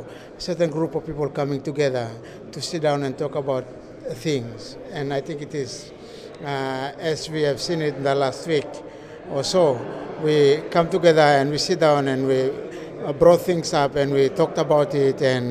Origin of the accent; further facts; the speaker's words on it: Papua New Guinea; from Papua New Guinea.